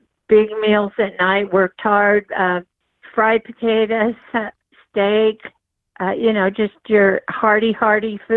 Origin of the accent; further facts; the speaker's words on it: Bonanza, Oregon, United States; I'm from Oregon. I have a riding stable. I show paint horses. I'm from a little town called Bonanza, Oregon